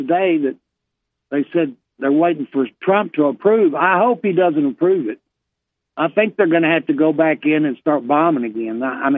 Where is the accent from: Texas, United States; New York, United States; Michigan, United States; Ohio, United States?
Texas, United States; I'm from Texas, and I'd rather have Texas brisket than a T-bone steak.